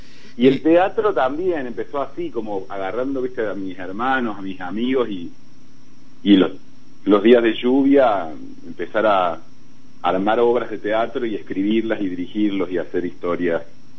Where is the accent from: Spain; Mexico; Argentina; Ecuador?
Argentina; Achiras, Córdoba; viví toda mi infancia hasta los 10 años en Achiras, porque mi papá y mi mamá, mi papá es de Quilmes y mi mamá de Junín